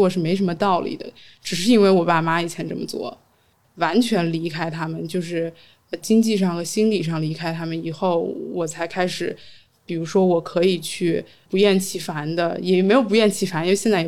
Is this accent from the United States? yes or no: no; Beijing, China; 我因为我家是北京的嘛，所以我如果住在家里头，然后我就不用付房租，我就住在我爸妈家里头。